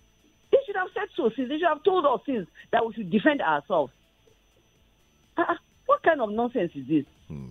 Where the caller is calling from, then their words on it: Ikeja, Lagos, Nigeria; I'm calling from Ikeja.